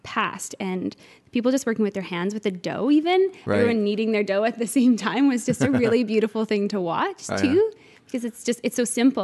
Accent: Newfoundland and Labrador, Canada; I'm originally from Newfoundland.

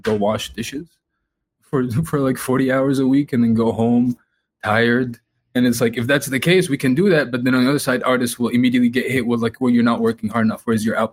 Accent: Egypt; But if you go outside of America, growing up in Egypt

